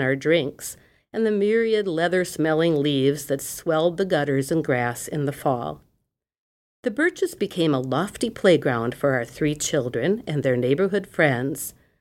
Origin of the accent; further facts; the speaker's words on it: Sheboygan, Wisconsin, United States; now in West Bend, United States; I grew up in Sheboygan, but now we make our home in West Bend, Wisconsin.